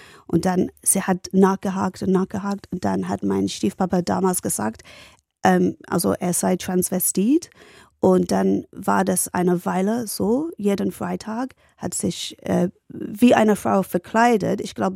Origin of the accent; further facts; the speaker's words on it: Ilford, London, United Kingdom; also born or lived in Barking; Ich bin nicht nur East London, sondern Nordost-East London, fast Essex. Aha. Also ich bin in Barking geboren und in Ilford groß geworden.